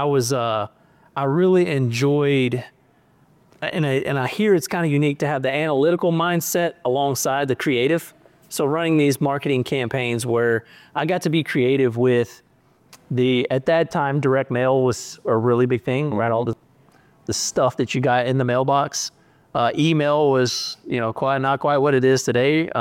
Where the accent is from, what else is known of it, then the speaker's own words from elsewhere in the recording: Hideaway, Texas, United States; But yeah, grew up out of Hideaway, went to school, graduated from Lindale